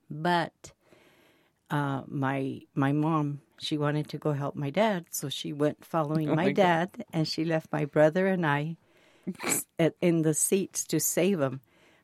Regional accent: Yuma, Arizona, United States; also born or lived in Tucson; I was born in Tucson, Arizona, but when I was like a month old, my mom and dad got married in Tucson. They moved to Yuma.

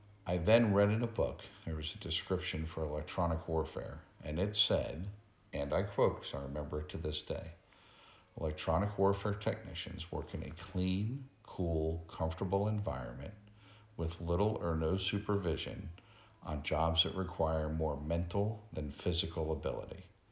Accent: New Jersey, United States; Having been fairly insulated growing up in New Jersey with certain ethnic groups and certain education levels and certain city sizes

